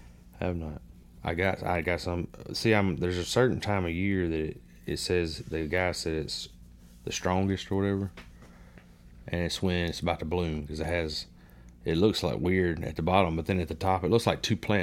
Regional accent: Wales, United Kingdom; No. I'm Welsh. 63%.

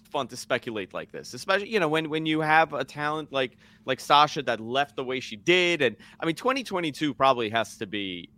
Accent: Northeast, United States; You know, I'm 38 years old. I grew up in the Northeast.

